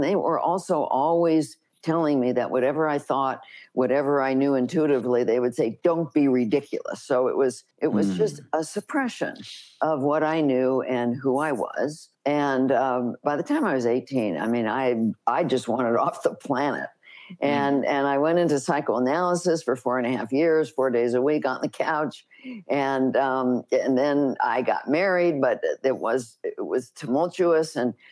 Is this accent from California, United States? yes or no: yes; Los Angeles, California, United States; I grew up in Los Angeles, and like so many people who are healers and doing healing work, I had a really tough childhood.